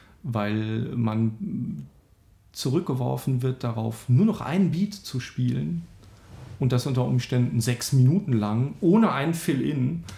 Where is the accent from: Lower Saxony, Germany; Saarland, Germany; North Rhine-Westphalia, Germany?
Saarland, Germany; born there; Geboren bin ich im Saarland. Das weiß wieder kein Mensch, wo das ist. Das ist im Südwesten Deutschlands an der Grenze zu Frankreich.